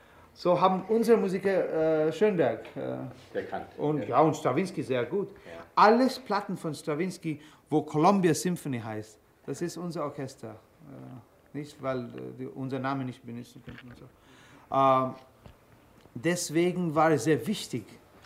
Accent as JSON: {"language": "German", "country": "India", "said": "und ich als Inder sage"}